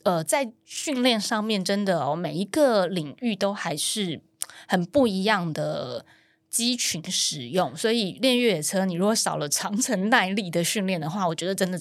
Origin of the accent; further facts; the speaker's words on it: Taiwan; 就会觉得有一种在地人的骄傲，我们台湾人的骄傲